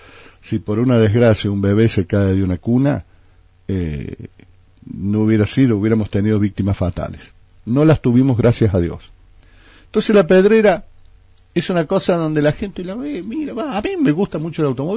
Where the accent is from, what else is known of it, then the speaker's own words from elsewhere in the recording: Villa Mercedes, San Luis, Argentina; Yo tengo 68 años, soy nacido, criado en Villa Mercedes y nunca recuerdo una inundación de este tipo.